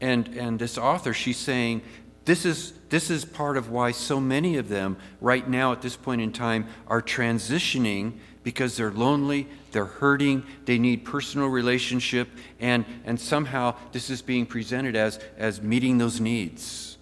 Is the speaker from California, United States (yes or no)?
yes; California, United States; Just look at my home state, California.